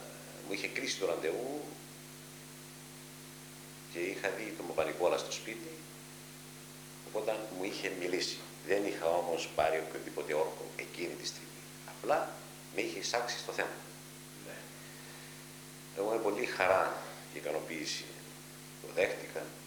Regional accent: Agia Triada, Famagusta District, Cyprus; γεννήθηκα στην Αγία Τριάδα Γιαλούσας το 1939, τον Νοέμβριο.

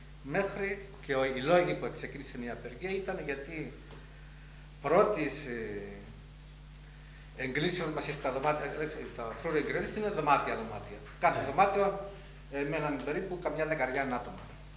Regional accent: Filia, Nicosia District, Cyprus; εναντίον αστυνομικής περιπόλου μέσα στο χωριό μου, στη Φιλιά

